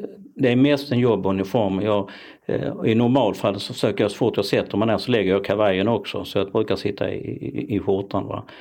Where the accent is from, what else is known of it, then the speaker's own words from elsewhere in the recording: Skåne, Sweden; jag fyller 63, genuin skåning, är väl rätt så kort i rocken, lite välmående, som en sann skåning ska vara.